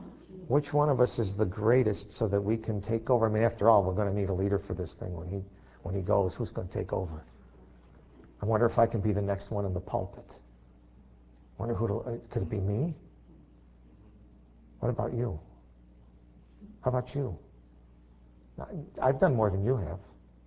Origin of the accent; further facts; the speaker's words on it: United States; now again, it's so hard to relate because we grew up in America.